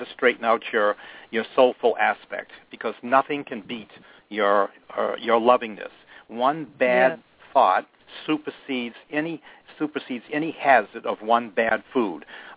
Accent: Maine, United States; born there; accent: Maine; now in Florida, United States; Well, I was born in up in the state of Maine, and way up there in New England. And you'll pick up my accent, you know, park the car. We drop our R's on the end of the words and stick them somewhere in between.

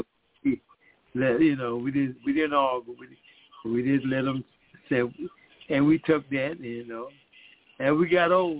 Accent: the South, United States; born there; I was born here in the South, and I heard that pretty regular about my mama and my father to keep us away from drinking their coffee.

